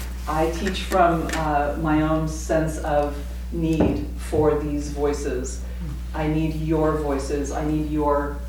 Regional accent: Seattle, Washington, United States; so I'm from Seattle, and you may or may not know that the Pacific Northwest is the most unchurched part of the United States

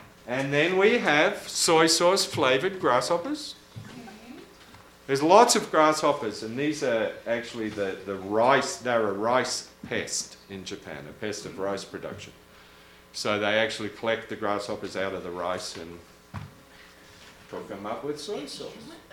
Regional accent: Australia; And we come to the last large group, my home country, Australia.

